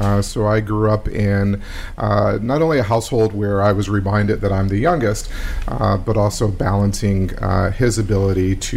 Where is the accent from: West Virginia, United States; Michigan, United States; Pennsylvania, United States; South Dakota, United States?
Pennsylvania, United States; Philadelphia; So I grew up right here in Philadelphia, part of my life in North Philadelphia, and then in West Mount Airy.